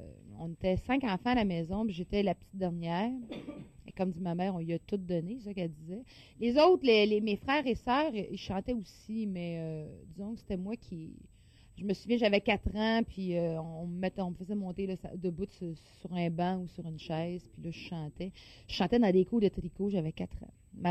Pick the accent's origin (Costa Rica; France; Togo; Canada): Canada; Montreal, Quebec; Mon enfance à Rosemont, on était 7 dans un 4,5, dans 2 salons doubles.